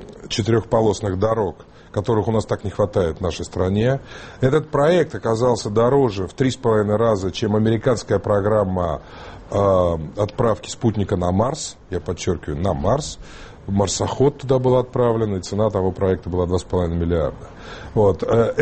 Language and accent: Russian; Sochi, Krasnodar Krai, Russia; я как уроженец Сочи вам говорю.